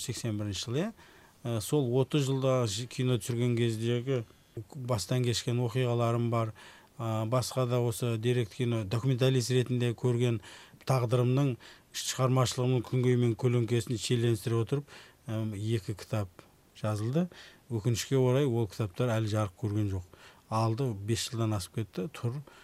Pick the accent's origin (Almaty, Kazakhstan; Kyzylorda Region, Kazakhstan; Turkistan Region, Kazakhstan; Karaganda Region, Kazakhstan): Kyzylorda Region, Kazakhstan; Zhanakorgan; born there; Жаңаорғандық ақын, мен туған жерімде.